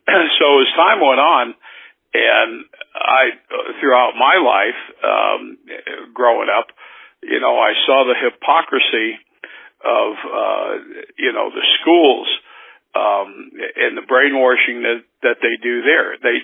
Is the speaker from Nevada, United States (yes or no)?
yes; Las Vegas, Nevada, United States; And then growing up in Vegas, this was a good old boy thing, and it didn't matter who the judge was if you got arrested.